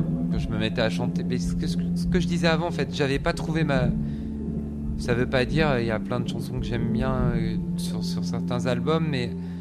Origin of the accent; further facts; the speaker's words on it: Brittany, France; Je suis breton donc aussi